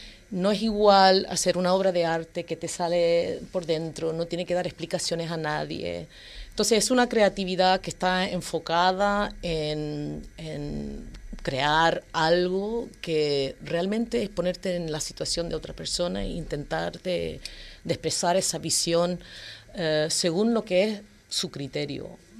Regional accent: Australia; now in Spain; yo me crié en Australia con mis padres, que eran inmigrantes, majoreros de aquí, de pura cepa, se puede decir. Y en Australia me crié.

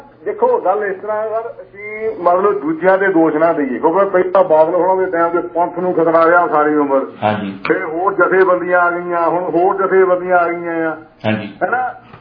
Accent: Padhiana, Punjab, India; ਮੈਂ ਆਪਣੇ ਪਿੰਡ ਦੀ ਗੱਲ ਕਰ ਰਿਹਾ, ਪਧਿਆਣਾ ਪਿੰਡ ਆ ਮੇਰਾ।

